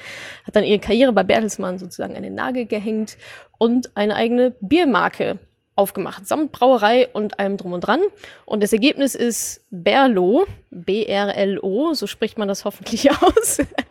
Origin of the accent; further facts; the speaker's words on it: North Rhine-Westphalia, Germany; ich komme ja aus dem Ruhrgebiet